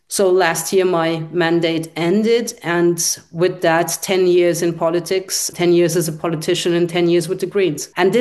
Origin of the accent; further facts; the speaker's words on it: Austria; also born or lived in Hungary; I was born in Hungary. My mother is Hungarian. My father is Egyptian. I grew up in Austria.